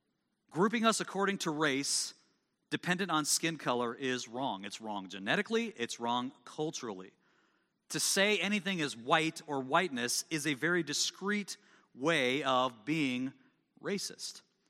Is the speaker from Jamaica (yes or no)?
no; Midwest, United States; I'm from the Midwest. Beef, pork, potatoes.